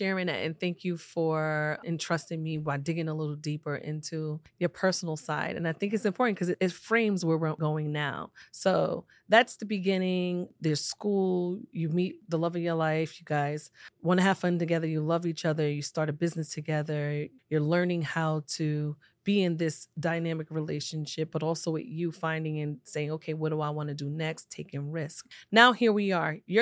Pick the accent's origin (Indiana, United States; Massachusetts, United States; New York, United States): New York, United States; now in Syracuse, United States; For me, I came here in 2013 and, you know, I'm from New York, so downstate.